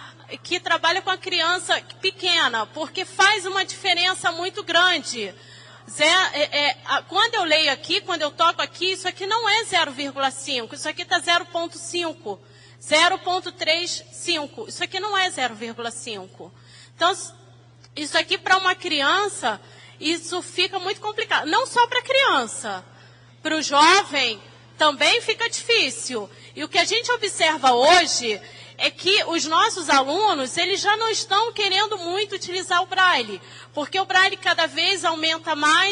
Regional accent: Rio de Janeiro, Brazil; sou do Rio de Janeiro, sou professora de Braille do Benjamin Constant.

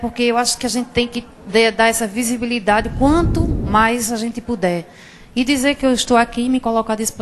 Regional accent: Brazil; somos brasileiras e mulheres.

